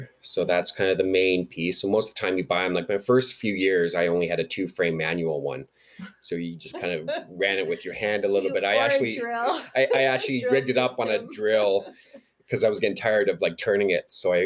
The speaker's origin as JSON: {"language": "English", "country": "Canada", "accent": "Canadian", "said": "So I'm not sure if I pronounced that right. That's my Canadian accent there."}